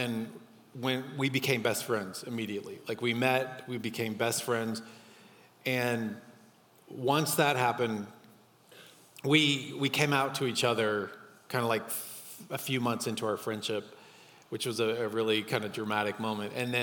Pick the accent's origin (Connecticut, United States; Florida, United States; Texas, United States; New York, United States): Texas, United States; Dallas; And I grew up in Dallas, Texas. So back in the day, it was very taboo to have those feelings, right?